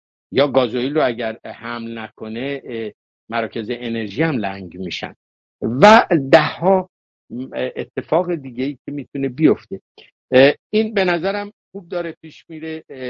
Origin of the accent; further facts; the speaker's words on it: Iran; من خدا شاهده نه به عنوان یه ایرانی